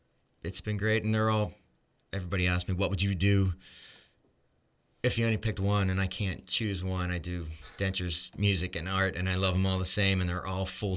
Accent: Butler, Pennsylvania, United States; Yeah, I'm born and raised in Butler, but travel around quite a bit, play music.

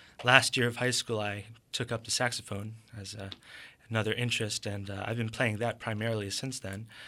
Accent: Pennsylvania, United States; moved away as an adult; now in Pittsburgh, United States; I grew up in the Lehigh Valley, moved to Pittsburgh in 1994 to go to the University of Pittsburgh

